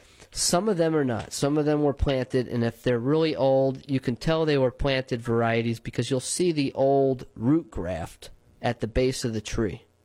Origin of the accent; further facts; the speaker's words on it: New Paltz, New York, United States; where I grew up in New Paltz, there's orchards, right?